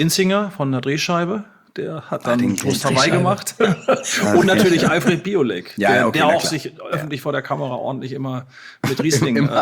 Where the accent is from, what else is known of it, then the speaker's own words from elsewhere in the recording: Gütersloh, North Rhine-Westphalia, Germany; now in Hamburg, Germany; Aber ich bin kleiner Weinhändler in Hamburg geworden. Ich habe eine Vorgeschichte als Sommelier. Ich komme eigentlich aus dem Westfälischen, aus Gütersloh.